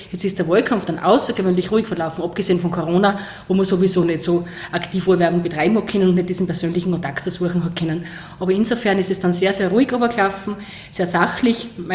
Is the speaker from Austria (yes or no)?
yes; Styria, Austria; Als andere als Hasen, sagt man bei uns in Oststeiermark, genau